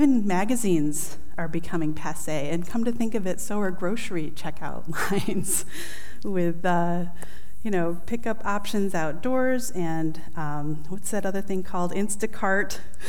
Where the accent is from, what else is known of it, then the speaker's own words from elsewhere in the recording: Albion, New York, United States; right up the road in my hometown of Albion, New York.